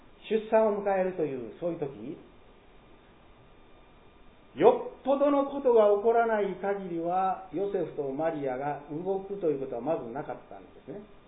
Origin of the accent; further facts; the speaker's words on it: Yamaguchi, Japan; born there; 私は戦争が終わった日に生まれましたが、実は9ヶ月で生まれてるんですね。大阪に住んでおりました両親が、私父のふるさとである山口県に母親がもう行ったり来たり、疎開先行ったり来たりしていたんですね。だから山口に着いてしばらく経った頃、まあ、母親が破水をしてしまって